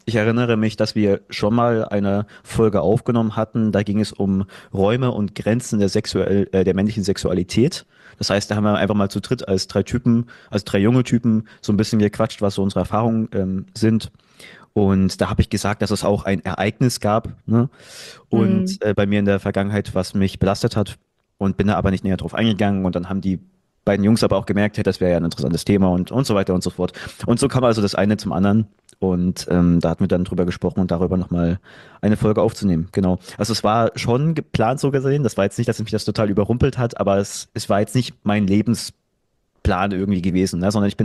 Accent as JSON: {"language": "German", "country": "Germany", "tie": "born or raised there", "lives_now": "Dresden, Germany", "said": "Ich komme aus, ja, ich sage jetzt mittlerweile Dresden, aber ich bin natürlich auf dem Land irgendwo geboren und groß geworden. Eine Kleinstadt zumindest. Und bin zum Studieren hergezogen nach Dresden, wohne mittlerweile seit 6 Jahren ungefähr hier in Dresden"}